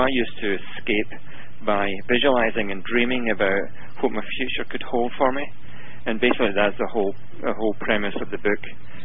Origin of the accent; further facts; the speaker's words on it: Glasgow, Scotland, United Kingdom; Well, I'm from Scotland. I was born in Glasgow a long time ago.